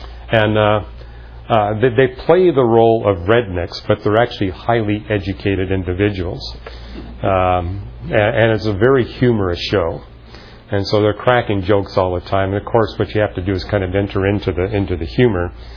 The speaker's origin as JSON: {"language": "English", "region": "Scotland", "country": "United Kingdom", "said": "as a Scotsman, I appreciated the bagpipe music that was being played there."}